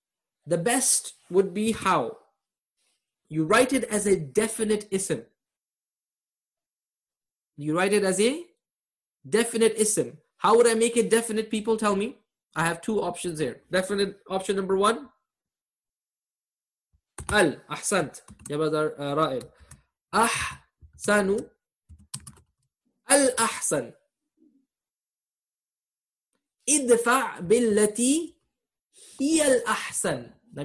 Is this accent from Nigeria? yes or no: no; Canada; Whenever I get in a taxi, where are you from? Canada. No, where are you really from? Pakistan.